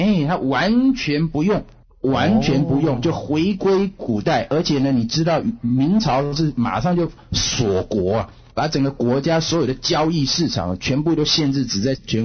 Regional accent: China; now in United States

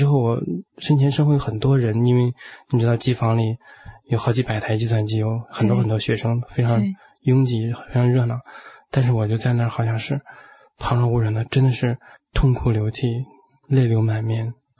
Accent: China; 你知道我们也都是从大陆的文化背景出来的。

